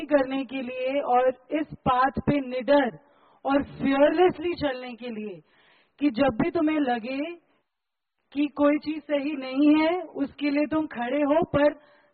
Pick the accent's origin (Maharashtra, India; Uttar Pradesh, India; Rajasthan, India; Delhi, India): Delhi, India; मैं एक्चुअली दिल्ली से हूँ पर अभी बॉम्बे से आई हूँ